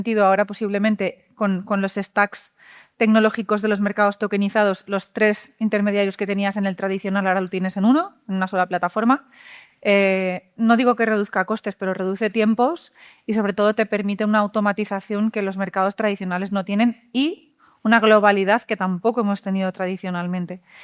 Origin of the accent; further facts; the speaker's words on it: Valencia, Valencian Community, Spain; Yo, por ejemplo, que vengo de Valencia, tenemos un sector artesano muy importante